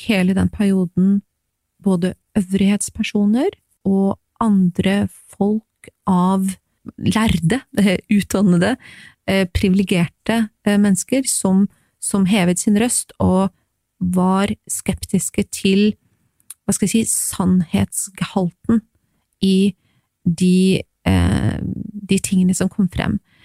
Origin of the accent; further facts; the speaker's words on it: Grimstad, Agder, Norway; jeg kommer fra det som I sin tid het Øst-Agder. Jeg kommer fra Grimstad.